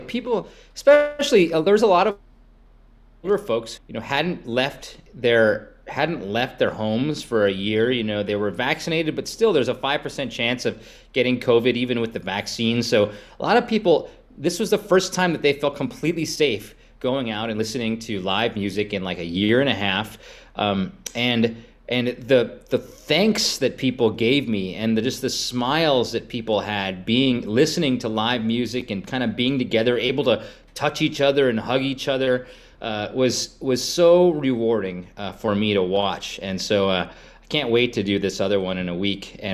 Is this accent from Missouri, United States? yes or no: no; Stevens Point, Wisconsin, United States; We went to Custer, Wisconsin, which is a place I know well because I grew up in Stevens Point